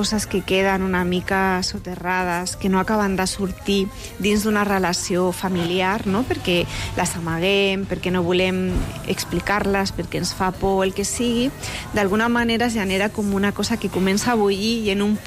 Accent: Cornellà de Llobregat, Catalonia, Spain; quan vaig al barri on vaig créixer, que és a Sant Ildefons, a Cornellà

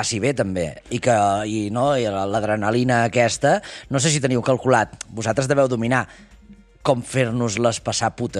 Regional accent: Catalonia, Spain; No, som catalans.

